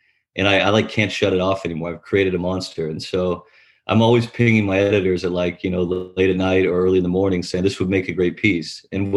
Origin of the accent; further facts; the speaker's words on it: Tacoma, Washington, United States; I grew up in Tacoma, Washington. I went to Syracuse for college.